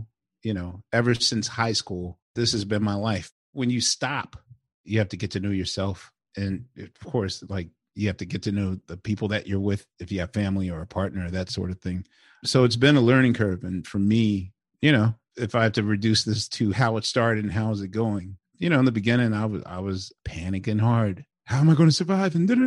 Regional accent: Philadelphia, Pennsylvania, United States; I'm from West Philly. So West and Southwest Philly are kind of like where my, and Center City, of course, is like where my DNA is implanted.

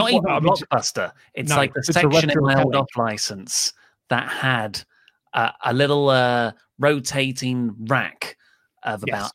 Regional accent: South East England, United Kingdom; I was born and raised in Kent.

